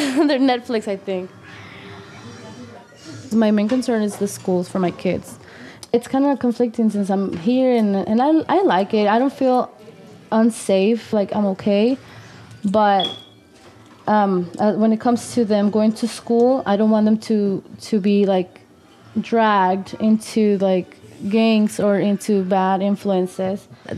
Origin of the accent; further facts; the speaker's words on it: Durango, Mexico; Yeah, I'm from Durango, Mexico. It's like, it's a really nice place, actually. I love it.